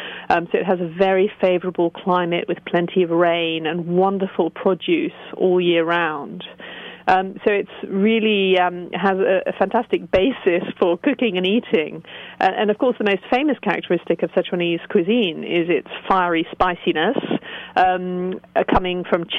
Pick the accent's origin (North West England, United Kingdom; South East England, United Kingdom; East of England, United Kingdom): South East England, United Kingdom; Oxford; now in London, United Kingdom; I grew up in Oxford, England, and now I live in London.